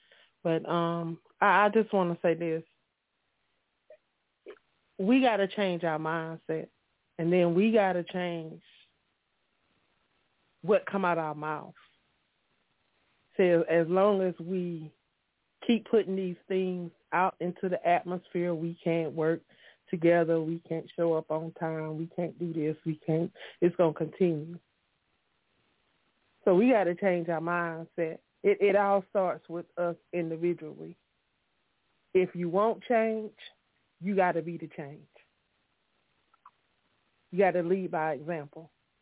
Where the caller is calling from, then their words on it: Atlanta, Georgia, United States; I am calling from Atlanta, Georgia today.